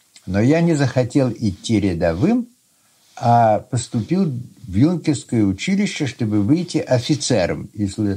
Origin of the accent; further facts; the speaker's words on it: Kaluga Oblast, Russia; also born or lived in Oryol; Родился я в Орле в 1881 году. Отец мой был горный инженер. Да, детство прошло в Калужской губернии, где отец управлял заводами, ну, потом в других местах, в Нижегородской. Учился я в Калуге, в Калужской гимназии окончил